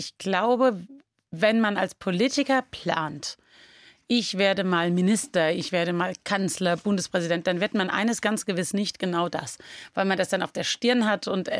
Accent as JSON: {"language": "German", "town": "Guldental", "region": "Rhineland-Palatinate", "country": "Germany", "said": "Wenn ich in Berlin bin und werde gefragt, wo kommen Sie denn her, sage ich Rheinland-Pfalz. Und wenn ich in Rheinland-Pfalz bin und werde gefragt, sage ich ja aus Guldenthal bei Bad Kreuznach."}